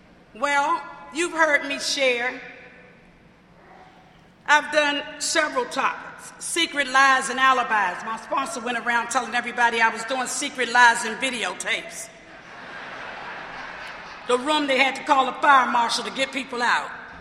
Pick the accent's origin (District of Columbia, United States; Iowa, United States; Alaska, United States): District of Columbia, United States; Washington; I come from the Washington, D.C. area, come from a family of about seven family members